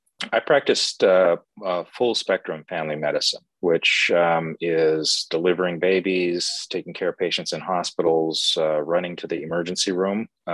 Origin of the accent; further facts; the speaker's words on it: Hibbing, Minnesota, United States; also born or lived in California; I grew up in Hibbing, Minnesota. So I moved to the Twin Cities and went to St. Thomas to come into a more temperate climate and spent the vast majority of my career here.